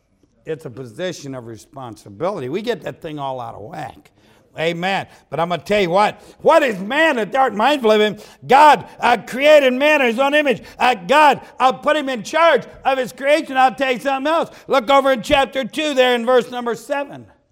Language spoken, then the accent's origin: English; Toledo, Ohio, United States; All right, now, I grew up outside of Toledo, Ohio. And Toledo, Ohio is not a real big town, but it had a zoo, a pretty good zoo, amen, for the town.